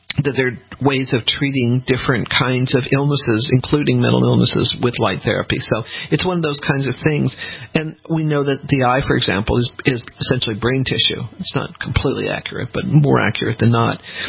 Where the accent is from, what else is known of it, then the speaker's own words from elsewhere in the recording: Denver, Colorado, United States; as I said, I grew up in Denver, which essentially has no humidity.